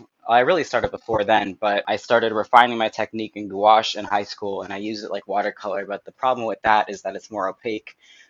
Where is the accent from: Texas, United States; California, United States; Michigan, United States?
California, United States; Oakland; moved away; So I started out in a liberal suburb of Oakland, California, and I made my way all the way east, kind of to just start a new path for myself.